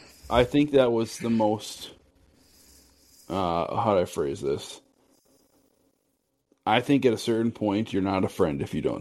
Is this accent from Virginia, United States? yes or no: no; Minnesota, United States; But also, I'm Minnesotan AF, so I probably could be a little bit more forthright.